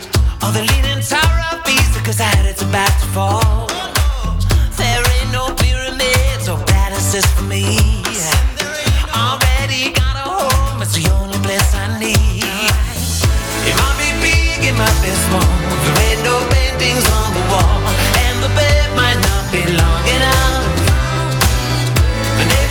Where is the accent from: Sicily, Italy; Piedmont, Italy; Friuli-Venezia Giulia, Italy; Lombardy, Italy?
Sicily, Italy; mi vergogno ancora di più da siciliano, da meridionale. Noi nel meridione abbiamo portato la ricchezza al nord